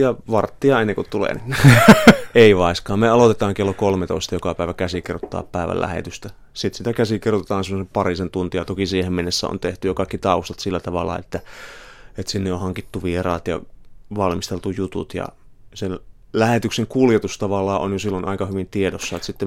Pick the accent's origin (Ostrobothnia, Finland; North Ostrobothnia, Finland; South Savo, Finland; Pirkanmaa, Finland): South Savo, Finland; Pieksämäki; hän oli joskus keikalla Pieksämäellä, mistä olen kotoisin